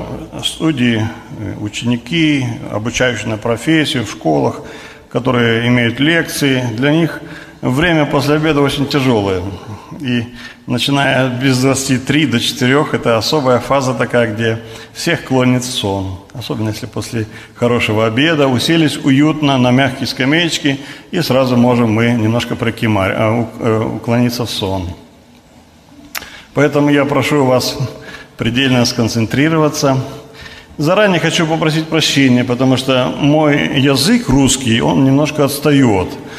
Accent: Germany; я тоже из Германии.

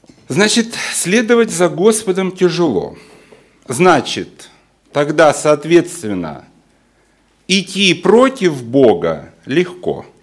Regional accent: Belgorod, Belgorod Oblast, Russia; Я сам из Белгорода.

